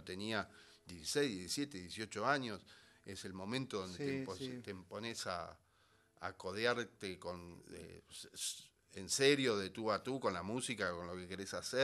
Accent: Buenos Aires, Argentina; Viví mucho tiempo, ahora vivo en Capital, en Villaluro, estuve en Flores también. Soy un hombre de Buenos Aires, indudablemente.

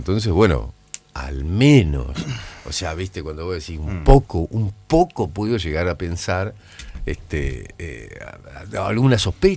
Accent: Paraná, Entre Ríos, Argentina; acá en Paraná, somos todos de Paraná

